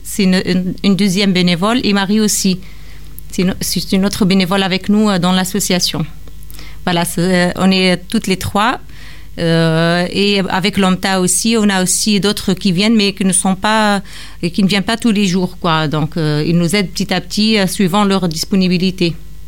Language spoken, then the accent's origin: French; Tunisia; Je viens de la Tunisie et je suis enseignante. J'étais enseignante en Tunisie.